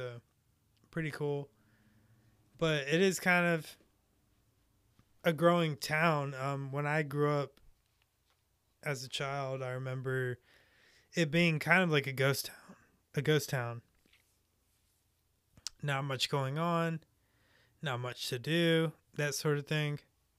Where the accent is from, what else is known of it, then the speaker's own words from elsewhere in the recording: Albemarle, North Carolina, United States; I figured, why not do my hometown, which is Albemarle, North Carolina.